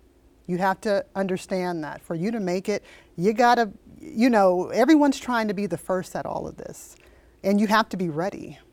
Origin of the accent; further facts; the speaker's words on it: Sacramento, California, United States; We have the streets. We're from Sacramento.